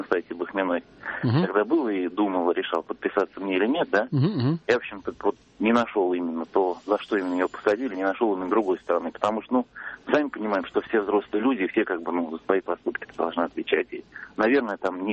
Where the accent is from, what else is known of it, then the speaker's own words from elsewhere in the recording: Ulyanovsk, Ulyanovsk Oblast, Russia; Я просто вас слушаю, к сожалению, по интернету. Я из Ульяновска.